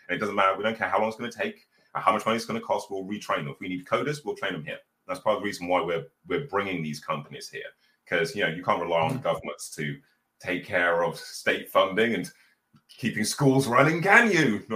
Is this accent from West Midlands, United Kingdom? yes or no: yes; Birmingham, West Midlands, United Kingdom; Okay, so I'm actually from a council estate in Birmingham.